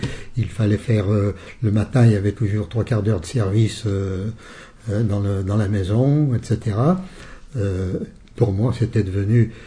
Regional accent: Moissieu-sur-Dolon, Auvergne-Rhône-Alpes, France; moi je suis originaire de l'Isère, dans un petit village rural qui s'appelle Moissieu-sur-Dollon, qui est à 25 km au sud de Vienne, dans le canton de Beaurepaire. Mes parents étaient des paysans, fermiers, pauvres, comme beaucoup à l'époque. Et je suis l'aîné de 8 enfants.

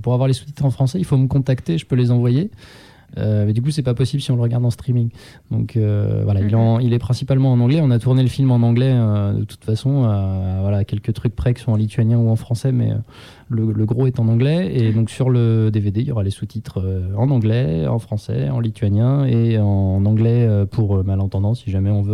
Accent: Lyon, Auvergne-Rhône-Alpes, France; on est lyonnais, on est abordable et tout

